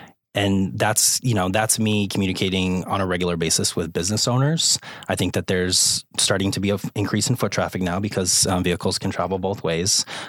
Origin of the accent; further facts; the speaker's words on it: Boston, Massachusetts, United States; moved away as an adult; now in Central Florida, United States; And I will start off by saying I'm from the Boston area. So I moved down to Central Florida 2 years ago, 2.5 years ago.